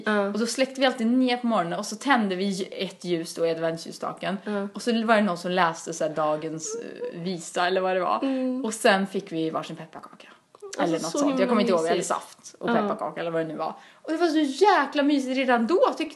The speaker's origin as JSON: {"language": "Swedish", "town": "Karlstad", "region": "Värmland", "country": "Sweden", "said": "Ja, hemma i Karlstad, då är det familjen och så äter vi julmat"}